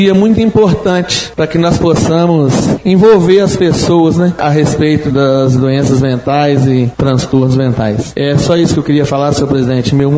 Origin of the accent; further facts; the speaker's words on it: Conceição do Formoso, Minas Gerais, Brazil; Eu falo porque eu sou de Conceição do Formoso.